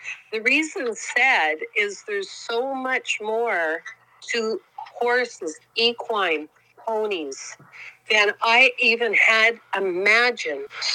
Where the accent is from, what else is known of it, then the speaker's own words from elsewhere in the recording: Ontario, Canada; I'm from Northwestern Ontario.